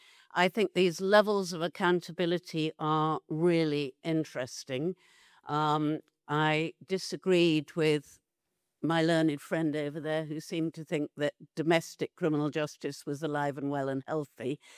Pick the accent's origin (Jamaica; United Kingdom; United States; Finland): United Kingdom; You would be very foolish as a British woman to go to Tehran to give a lecture.